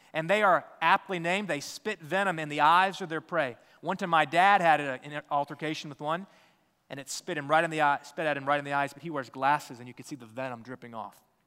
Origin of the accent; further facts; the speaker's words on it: Sierra Leone; I grew up in West Africa, in the country of Sierra Leone